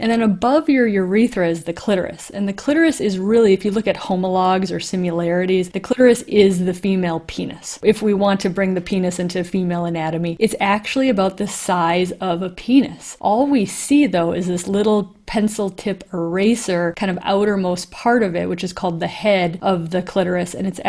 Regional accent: Minnesota, United States; I was born and raised in Minnesota in a very traditional Catholic family

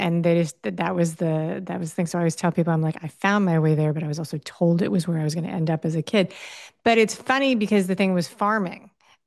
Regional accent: New York City, New York, United States; Really hilariously, I grew up in New York City, and when I was in middle school, they gave us a job aptitude test.

